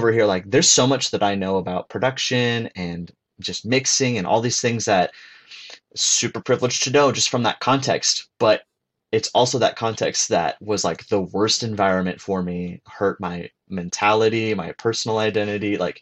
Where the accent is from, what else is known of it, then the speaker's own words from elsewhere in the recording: Phoenix, Arizona, United States; also born or lived in Denver; now in Kansas City, United States; So I grew up in like the Phoenix area and then Denver before that. So more like West Coast kid and then this way.